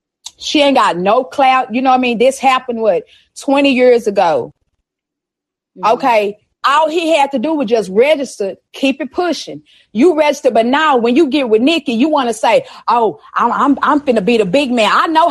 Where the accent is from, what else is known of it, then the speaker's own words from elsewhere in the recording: Dallas, Texas, United States; Hey, I'm from Dallas, Texas. Dallas, Texas. Yes, ma'am.